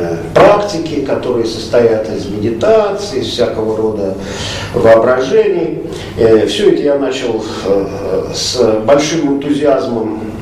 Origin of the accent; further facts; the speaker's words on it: Moscow, Russia; Сам я родился неподалеку, родился и вырос на Розгуляе.